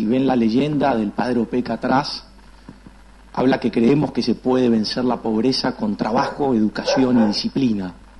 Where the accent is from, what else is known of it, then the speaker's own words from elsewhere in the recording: Santa Fe, Argentina; lo que me jodía del lugar donde yo vivía. Soy de Santa Fe.